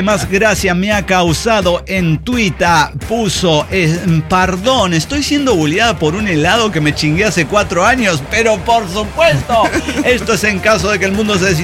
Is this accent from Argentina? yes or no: yes; Argentina; Yo soy de Argentina y últimamente con todo esto de las elecciones